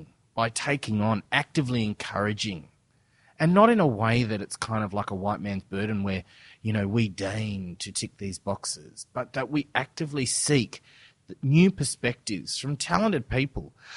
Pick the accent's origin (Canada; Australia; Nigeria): Australia; it's not that I should abnegate my Indian identity to be more Australian. It's just that I'm Australian.